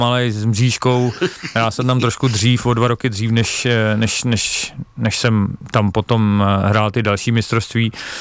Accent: České Budějovice, South Bohemian Region, Czechia; jsem z Budějovic, nedám na své rodné město dopustit

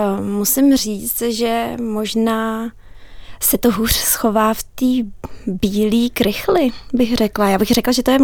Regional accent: Prague, Czechia; sama přesto, že jsem z Prahy, tak tu scénu sleduju dlouhodobě

